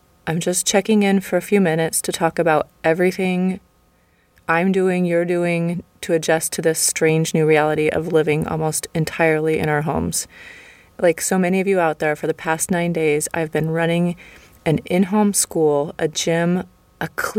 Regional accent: United States; moved away as an adult; now in Berlin, Germany; I'm an American living in Berlin, Germany.

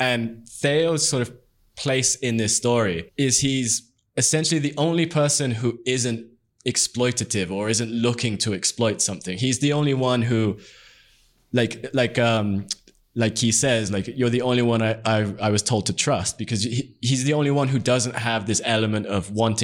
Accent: United Kingdom; And like, to me, it like, as a British person, it is such a like fantastic sort of depiction of that.

